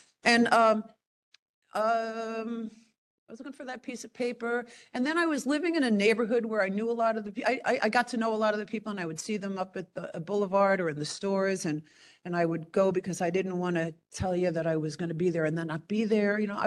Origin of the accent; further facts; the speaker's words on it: New York, United States; So I grew up in New York. I went to college in New York City.